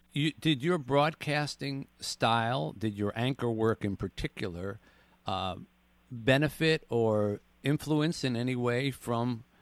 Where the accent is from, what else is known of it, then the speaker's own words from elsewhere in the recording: Philadelphia, Pennsylvania, United States; I remember because I grew up in Philadelphia